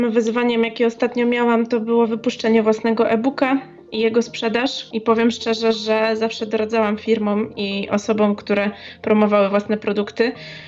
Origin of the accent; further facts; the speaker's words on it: Jelenia Góra, Lower Silesian Voivodeship, Poland; moved away as an adult; now in Zielona Góra, Poland; Pochodzę z Jeleniej Góry.